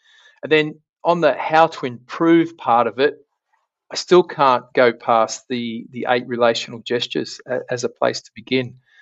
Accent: Western Australia, Australia; of my home state here in WA have a word

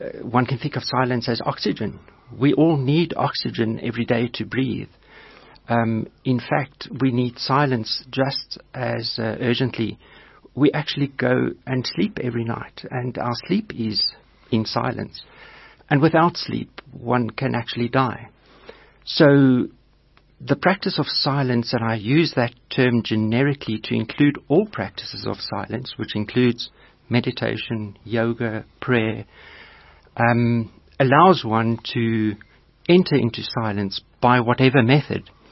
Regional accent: Modjadjiskloof, Limpopo, South Africa; born there; I was born on a farm on a mountain surrounding the Pilitzi Valley, close to Duivelskloof, now named Modjadjiskloof in the Limpopo province.

